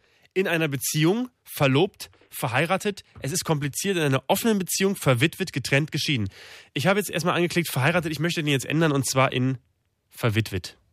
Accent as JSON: {"language": "German", "country": "Austria", "said": "Als Österreicher ist man ja im Grunde genommen"}